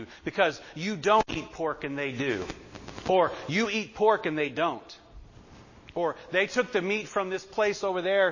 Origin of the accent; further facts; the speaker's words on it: the South, United States; Because I grew up in the South, and we've talked about this a ton of times.